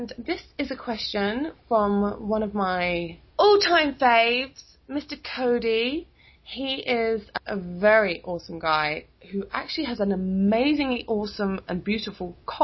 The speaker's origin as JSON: {"language": "English", "country": "United Kingdom", "said": "I'm a British minx"}